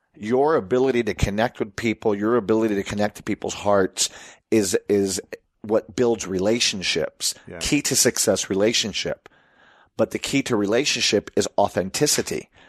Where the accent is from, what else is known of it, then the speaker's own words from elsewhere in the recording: Puerto Rico; And you know, we were also Americans growing up in Puerto Rico.